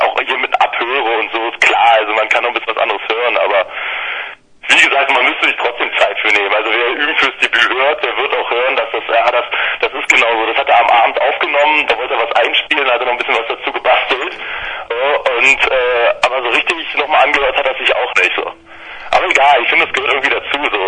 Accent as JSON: {"language": "German", "region": "Berlin", "country": "Germany", "tie": "born or raised there", "said": "wo ich hier gerade praktisch in meiner Heimatstadt."}